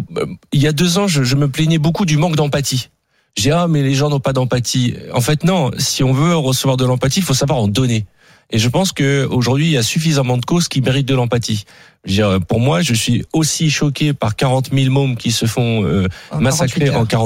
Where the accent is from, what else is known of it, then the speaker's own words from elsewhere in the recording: France; moi je suis français avant d'être juif